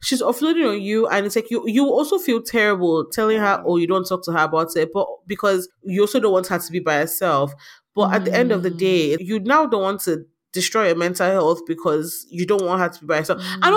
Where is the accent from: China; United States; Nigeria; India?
Nigeria; being Nigerian